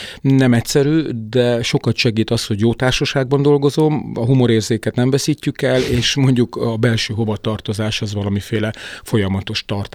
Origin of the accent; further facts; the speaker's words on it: Transylvania, Romania; én Észak-Erdélyben nevelkedtem, és az én családom soha nem demonstrálta a magyarságát, hanem élte olyan természetesen, mint hogy egy pohár vizet iszol.